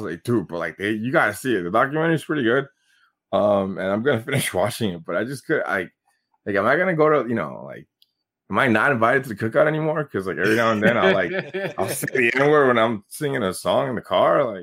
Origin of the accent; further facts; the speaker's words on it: Bronx, New York, United States; I grew up a different way, but I grew up in the Bronx. So that's just how it was.